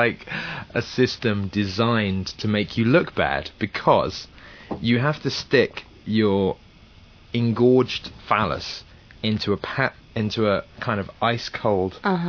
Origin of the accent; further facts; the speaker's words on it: England, United Kingdom; I hear so much kind of what I think is shallow flattery about my accent, as if they've never heard anyone English before.